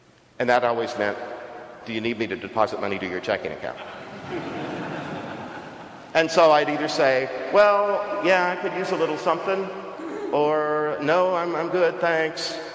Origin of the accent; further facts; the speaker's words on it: Texas, United States; Where I grew up on the Texas coast, the fog was up and down all the time